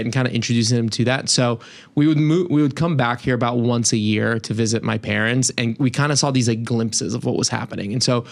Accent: Cincinnati, Ohio, United States; I grew up in Cincinnati. When I moved here when I was 10, I grew up here.

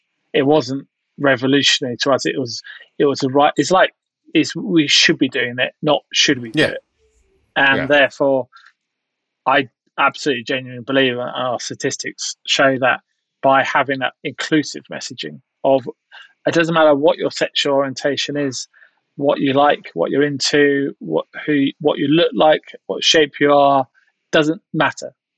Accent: Australia; However, I am still an Aussie now, apart from sport.

